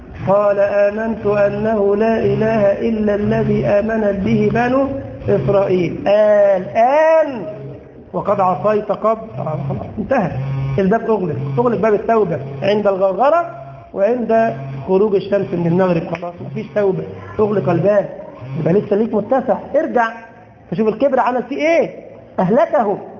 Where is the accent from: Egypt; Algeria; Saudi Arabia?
Egypt; كان محل أحذية زمان عندنا في مصر، تعرف لسه موجود؟